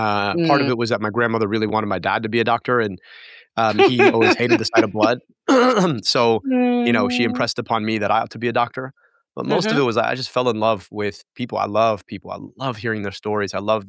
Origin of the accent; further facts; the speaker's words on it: Michigan, United States; I could go 15 minutes from where I grew up in Oakland County, just outside the city of Detroit.